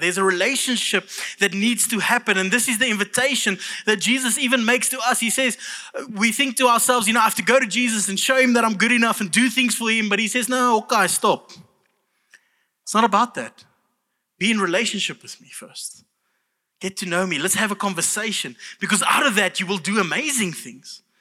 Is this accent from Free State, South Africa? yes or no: yes; Kroonstad, Free State, South Africa; Now you know I'm from Kroonstad. That's a bit awkward now.